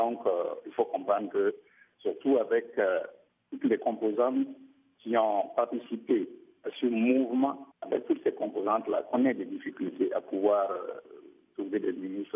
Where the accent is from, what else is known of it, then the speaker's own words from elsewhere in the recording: Burkina Faso; nous sommes tous des Burkinabés et nous avons comme objectif de faire de notre pays un pays solidaire